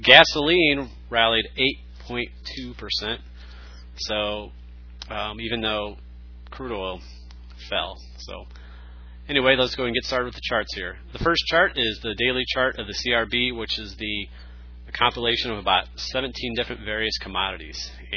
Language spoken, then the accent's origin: English; St. Louis, Missouri, United States; I'm from the St. Louis area, and so I'm kind of a Kurt Warner fan.